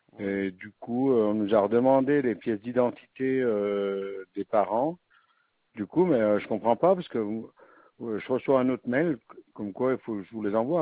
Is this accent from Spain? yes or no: yes; Spain; moi, hein, je suis espagnol.